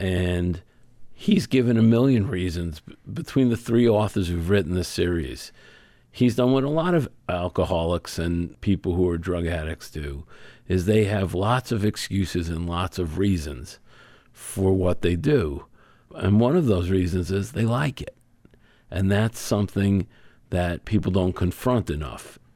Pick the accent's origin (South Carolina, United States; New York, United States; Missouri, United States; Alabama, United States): New York, United States; Brooklyn; Look, I grew up in Brooklyn. I grew up in an area where there was a lot of mob connections, and everybody in New York is hustling all the time